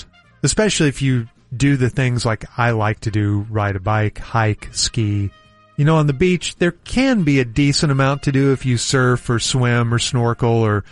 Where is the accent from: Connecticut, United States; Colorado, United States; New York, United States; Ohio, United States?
Colorado, United States; And the little mountain towns that I grew up loving in Colorado have now gotten, you know, jam-packed and outsized and overpriced.